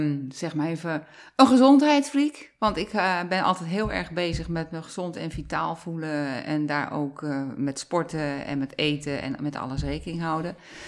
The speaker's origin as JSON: {"language": "Dutch", "town": "Almere", "region": "Flevoland", "country": "Netherlands", "said": "Ik voel me Almeerder, maar dan wel verwant met het buitenleven."}